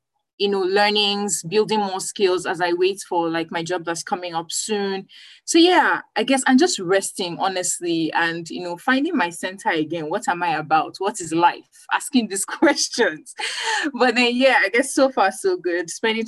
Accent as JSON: {"language": "English", "country": "Nigeria", "said": "I'm from Nigeria."}